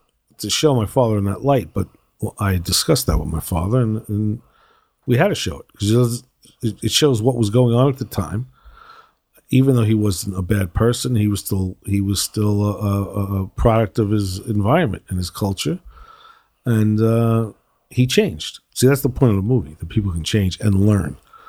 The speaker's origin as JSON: {"language": "English", "town": "Bronx", "region": "New York", "country": "United States", "tie": "born or raised there", "also_born_or_lived": "New Jersey", "said": "I grew up in the Bronx and in Jersey."}